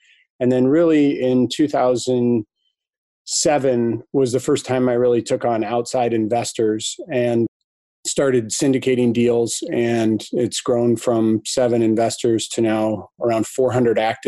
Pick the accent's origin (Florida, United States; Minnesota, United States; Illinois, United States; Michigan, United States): Michigan, United States; Ann Arbor; Came back to my hometown, Ann Arbor